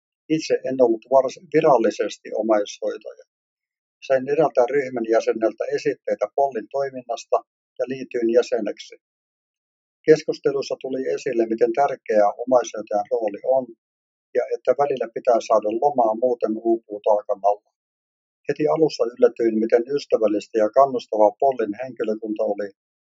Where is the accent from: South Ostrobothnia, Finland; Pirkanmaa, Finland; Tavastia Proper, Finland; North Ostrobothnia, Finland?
North Ostrobothnia, Finland; Oulu; olen syntynyt Oulussa vuonna 1946 ja olen kahden lapsen isä ja kolmen lapsen vaari. Kävin koulun ja armeijan Oulussa.